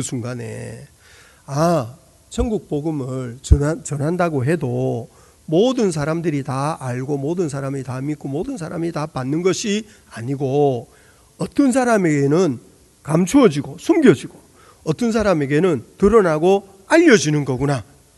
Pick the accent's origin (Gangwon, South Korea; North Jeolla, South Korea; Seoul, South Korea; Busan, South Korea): Busan, South Korea; 부산에서 자랐어요. 40년을.